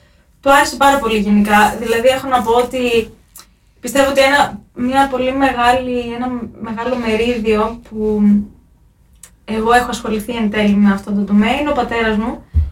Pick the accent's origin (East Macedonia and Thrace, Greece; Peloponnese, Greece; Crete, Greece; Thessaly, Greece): Thessaly, Greece; Nea Anchialos; και εγώ προέρχομαι από μια αγροτική οικογένεια. Εκεί και ως γνωστόν στη Νέα Αγχιάλου είναι και ο κάμπος της Νέας Αγχιάλου και Μικροθυβών, που είναι μια αρκετά μεγάλη αμπελοϊνική περιοχή.